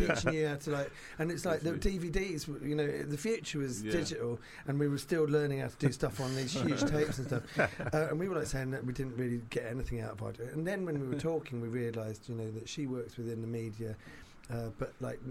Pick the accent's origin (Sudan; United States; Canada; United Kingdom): United Kingdom; St Albans, East of England; Oh, no, I grew up in St Albans.